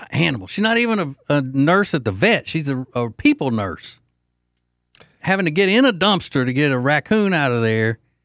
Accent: Winfield, Louisiana, United States; in my hometown of Winfield, Louisiana

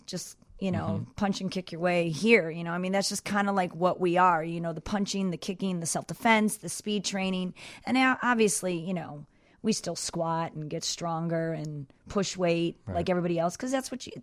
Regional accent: Chicago, Illinois, United States; I mean, my history here, I was obviously born here. I grew up on Chicago and Wells in my dad's art studio.

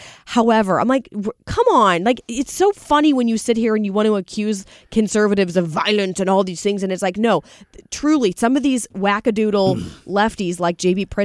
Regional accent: St. Louis, Missouri, United States; I love St. Louis City. I'm from this area. This is my hometown.

